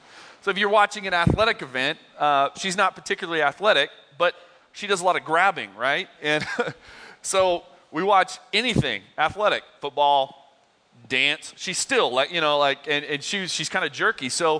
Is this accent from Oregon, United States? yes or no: yes; Oregon, United States; I grew up in Southern Oregon. Some of you know this.